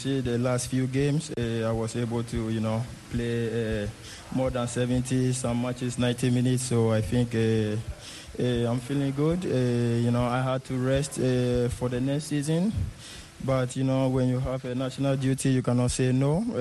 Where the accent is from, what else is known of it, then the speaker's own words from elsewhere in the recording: Ghana; Because it's one of the most important trophies in my career as a Ghanaian and as a footballer.